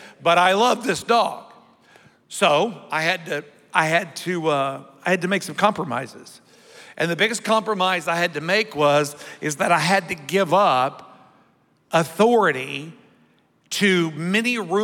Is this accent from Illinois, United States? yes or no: yes; Illinois, United States; now in Florida, United States; So I grew up in the country. I grew up in Southern Illinois.